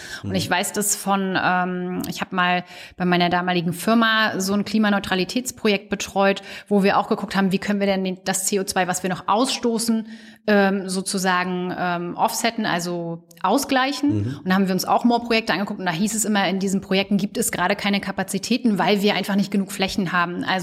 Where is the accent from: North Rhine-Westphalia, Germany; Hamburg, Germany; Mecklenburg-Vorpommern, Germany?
Mecklenburg-Vorpommern, Germany; Neukalen; nämlich gerade da, wo ich herkomme, Neukalen oder wo ich gerade war, Neukalen und Komorer See und so